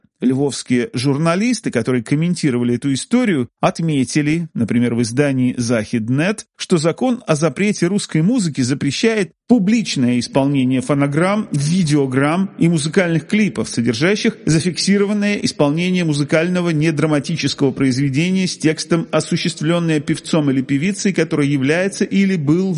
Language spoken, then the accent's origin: Russian; Odesa, Odesa Oblast, Ukraine; я музыкальный журналист, и я тоже из Одессы.